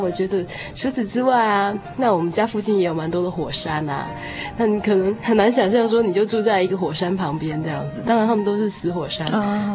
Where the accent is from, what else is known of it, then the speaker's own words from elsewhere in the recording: Auckland, New Zealand; 然后我也是从纽西兰的 Oakland 奥克兰来的